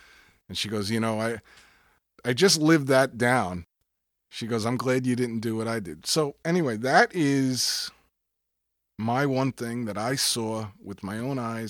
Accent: Flatbush, New York, United States; But I'm the guy from Flatbush who acts like he's from Missouri.

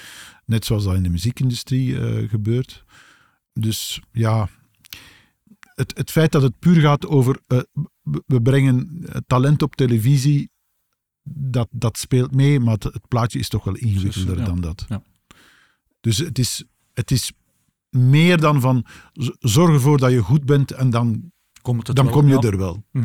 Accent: Aalst, Flanders, Belgium; Ik ben van Aalst.

